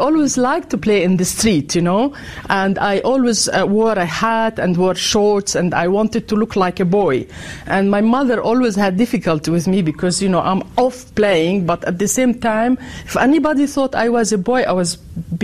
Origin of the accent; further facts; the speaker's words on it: Damascus, Damascus Governorate, Syria; English is a second language; my mother is Syrian, and I grew up in Damascus, and my mother came from a sort of relatively rich family, and we lived in a beautiful house